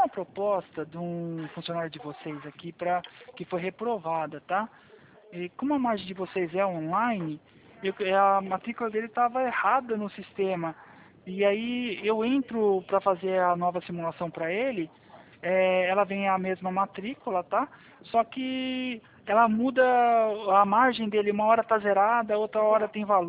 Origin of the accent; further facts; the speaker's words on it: Atibaia, São Paulo, Brazil; Eu sou de Atibaia, São Paulo, tá?